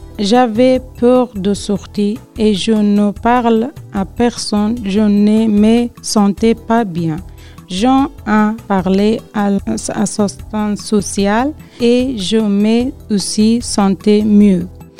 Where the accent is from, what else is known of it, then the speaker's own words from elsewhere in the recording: Afghanistan; now in Quimperlé, France; je viens d'Afghanistan. Je suis arrivée en France avec mes 3 enfants en 2018. J'habite alors dans la ville de Quimperlé.